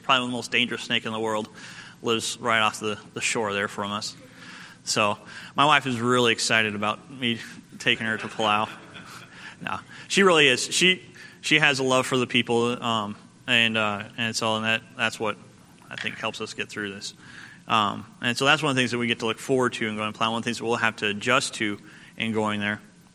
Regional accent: United States; here I am a former Marine and United States citizen, and I'm American.

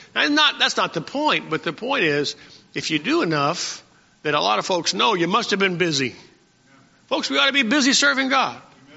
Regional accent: Odenton, Maryland, United States; Well, I'm from Odenton, Maryland.

